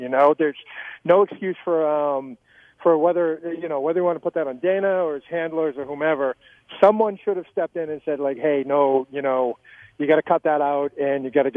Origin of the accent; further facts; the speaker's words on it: Ireland; I don't know, maybe because I'm Irish and understand Irish culture a little bit.